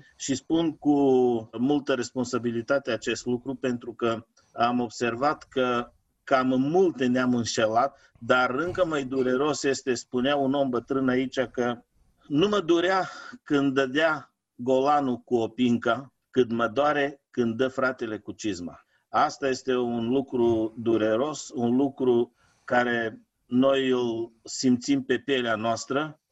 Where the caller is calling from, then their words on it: Bulgaria; vă salut călduros de aici din Bulgaria. Tot un loc românesc, dar din păcate a făcut parte dintr-un alt stat, care este statul nostru de baștină actual și suntem și noi aici tot români